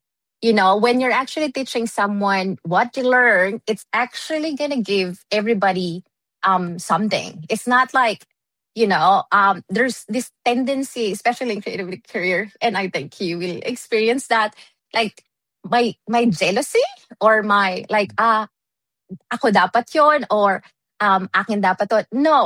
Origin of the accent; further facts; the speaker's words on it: Melbourne, Victoria, Australia; I'm from Melbourne. It's such a really small community in general